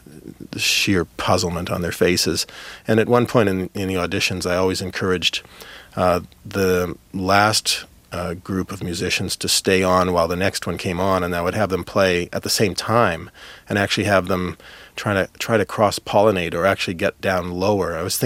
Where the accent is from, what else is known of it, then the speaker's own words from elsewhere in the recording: Winnipeg, Manitoba, Canada; most of them live in my hometown of Winnipeg